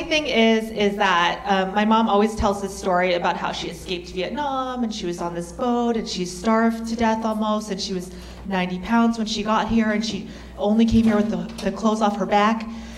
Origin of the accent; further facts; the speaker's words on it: New Orleans, Louisiana, United States; I was born and raised on the West Bank at the Edward Aber Hospital, which is now then a Navy hospital, and now a defunct hospital.